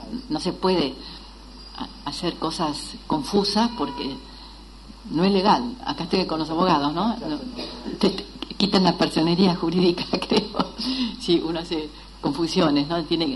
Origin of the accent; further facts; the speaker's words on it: Argentina; porque es un orgullo como argentinos.